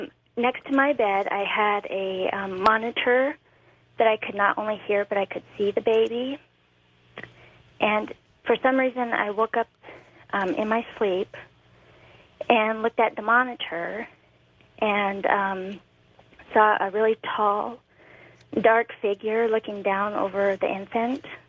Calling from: Billings, Montana, United States; I'm calling from Billings, Montana.

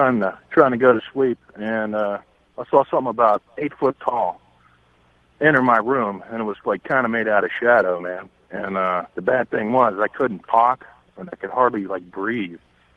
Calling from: Youngstown, Ohio, United States; I'm calling from Youngstown, Ohio.

